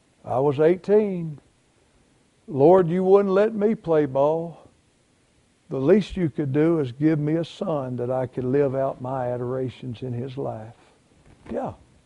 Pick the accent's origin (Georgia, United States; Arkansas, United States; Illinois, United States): Arkansas, United States; I'm from Arkansas.